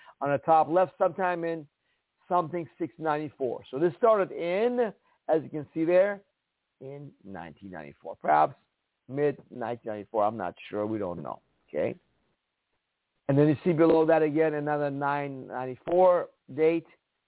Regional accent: Iran; now in United States; We're from Iran, a dictatorship country, raised in a Jewish family, comes to land of the free, home of the brave.

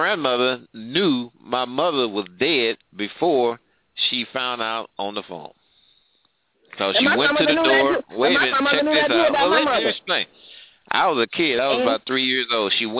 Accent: St. Louis, Missouri, United States; born there; No, I wasn't born in Alabama. I was born in St. Louis.

